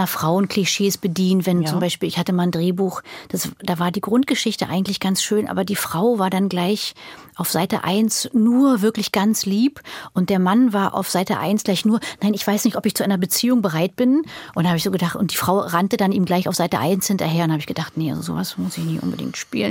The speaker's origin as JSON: {"language": "German", "region": "Berlin", "country": "Germany", "tie": "born or raised there", "said": "ich bin ja in Berlin-Mitte aufgewachsen, an der Brückenstraße."}